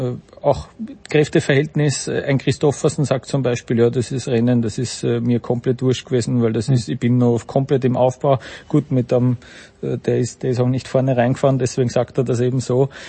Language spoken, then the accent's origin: German; Vienna, Austria; Deswegen lehne ich mich jetzt als Wiener vor allem gar nicht aus dem Fenster